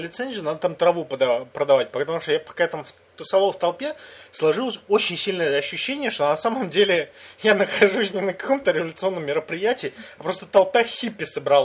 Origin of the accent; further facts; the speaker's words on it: Russia; Он спрашивает, а ты откуда? Я говорю, я с России.